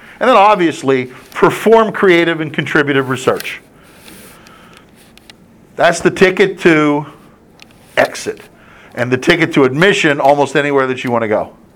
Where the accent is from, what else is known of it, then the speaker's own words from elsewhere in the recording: Pittsburgh, Pennsylvania, United States; I grew up in Pittsburgh. Pittsburgh starts out on a triangle and then it gets ugly because of hills and bridges and creeks and streams and things.